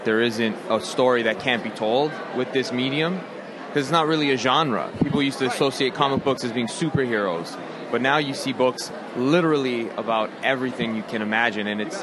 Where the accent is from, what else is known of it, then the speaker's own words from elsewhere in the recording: Toronto, Ontario, Canada; I'm from Toronto